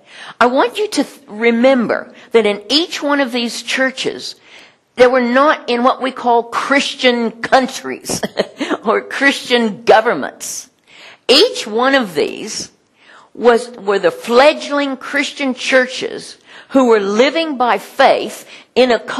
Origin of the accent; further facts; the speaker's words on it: United States; You know that I grew up in the United States in the 50s.